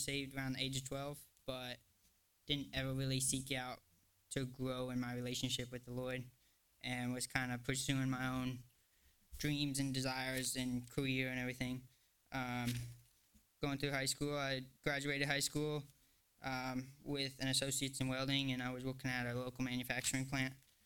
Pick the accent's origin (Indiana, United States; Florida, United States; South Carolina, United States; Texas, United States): Texas, United States; Brenham; I'm from Brenham, Texas, originally, like an hour outside of Houston.